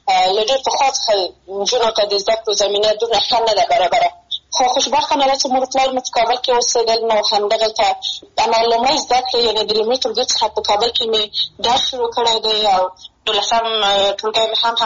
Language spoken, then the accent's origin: Pashto; Maidan Wardak, Afghanistan; زه د میدان وردګ ولایت څخه یم